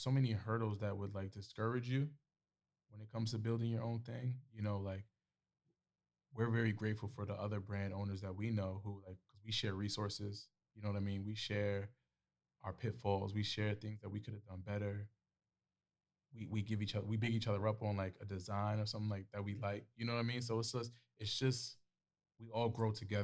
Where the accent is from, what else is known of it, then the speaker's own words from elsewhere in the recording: New York, United States; because we're both from New York, so, like, but Omar's from Detroit.